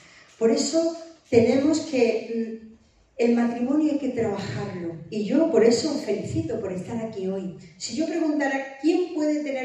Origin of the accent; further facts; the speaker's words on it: Córdoba, Andalusia, Spain; que él era de mi tierra, de Córdoba